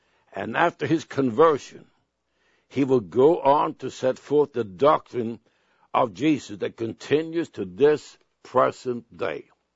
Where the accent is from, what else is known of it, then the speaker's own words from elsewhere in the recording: Sweden; first language Swedish; English is a second language; Now, my native language is Swedish. That's the language I learned as a baby and a young child. And I also got a special dialect from the area where I come from that I really can't get rid of.